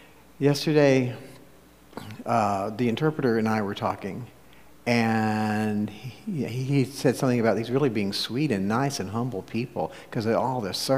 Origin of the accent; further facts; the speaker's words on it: Tennessee, United States; I know that I hail from Tennessee. And you live in Texas